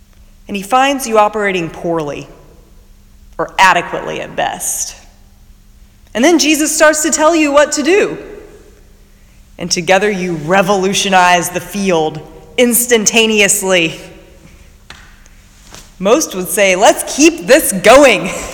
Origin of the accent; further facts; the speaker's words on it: Indiana, United States; My grandpa would take my sister and me out to big fishing ponds near where I grew up in Indiana, and we'd catch bass and bluegills, clean them, and fry them up for supper.